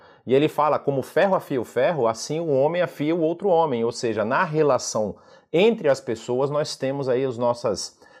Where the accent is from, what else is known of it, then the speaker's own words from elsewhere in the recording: Bahia, Brazil; also born or lived in Rio Grande do Sul; Eu sou um gaúcho que fui criado na Bahia, então eu tomo acarajé com chimarrão